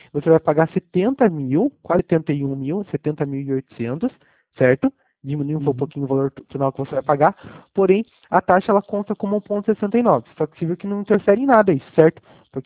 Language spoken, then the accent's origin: Portuguese; Itapeva, São Paulo, Brazil; eu sou de Itapeva, certo? Sou da cidade de Itapeva.